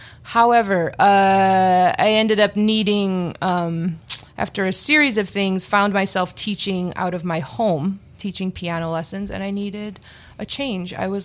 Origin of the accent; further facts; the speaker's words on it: Highland, Indiana, United States; I grew up in Highland, Indiana. I went to Highland High School